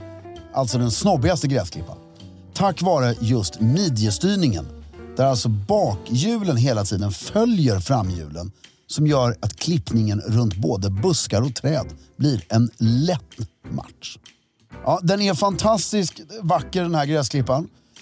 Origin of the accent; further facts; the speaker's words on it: Sweden; Vi är svenskar!